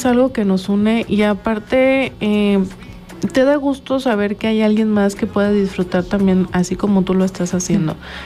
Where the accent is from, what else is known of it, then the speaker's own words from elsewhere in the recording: Mexico; es parte ya de nuestra identidad como mexicanos, que ya lo tenemos muy, muy, muy arraigado en nuestro ser